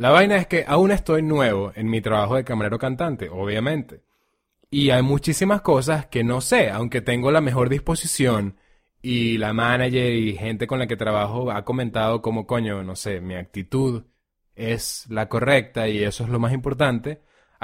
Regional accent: Venezuela; ¿de dónde vienes? Y tú como que, no, bueno, Venezuela. It's like, oh, Minnesota.

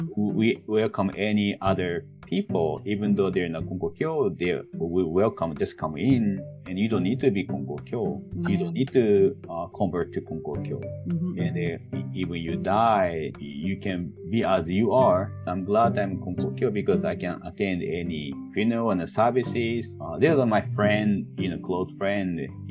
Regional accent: Japan; I'm from Japan, Anna was born in Hawaii, Oahu, and Amy from Maui.

